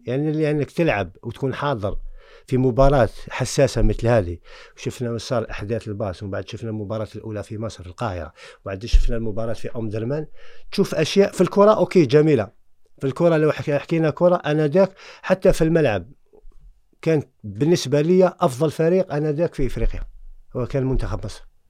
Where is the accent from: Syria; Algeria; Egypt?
Algeria; أنا من الجزائر، مولود الجزائر،